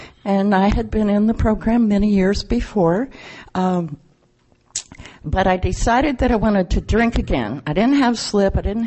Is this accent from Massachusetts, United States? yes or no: no; California, United States; Now remember, I'm from California. We don't have a lot of Christians in our fellowships.